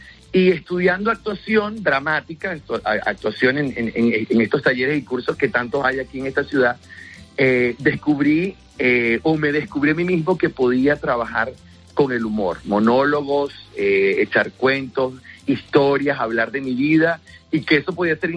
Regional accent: Venezuela; now in Spain; era un poco la respuesta a los españoles de esa época que no tenían ni idea de lo que estaba pasando en mi país. Porque la gente siempre te preguntaba, ¿por qué te viniste a España? ¿Qué buscas aquí? ¿Por qué te viniste de un país como Venezuela

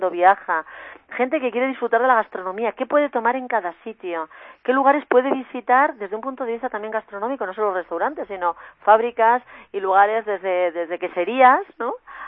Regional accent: Palencia, Castile and León, Spain; que soy de Palencia, que tengo casa en Palencia capital y que toda mi familia, tanto por parte de padre como parte de madre, son palentinos

